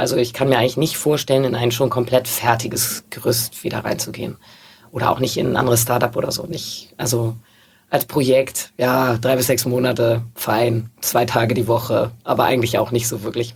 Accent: Hamburg, Germany; ich bin in Hamburg aufgewachsen, ich habe sehr viel Zeit in Hamburg verbracht und ich wohne jetzt ja oder habe, naja, wo ich wohne ist ja immer so eine Frage, aber ich verbringe sehr viel Zeit in Hamburg oder ich zahle hier meine Steuern

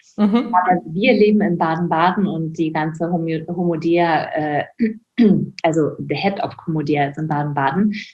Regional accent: Caucasus, Russia; now in Germany; Weil also Russland und Kaukasien, da wo ich herkomme, ist wirklich sehr verschieden von Deutschland.

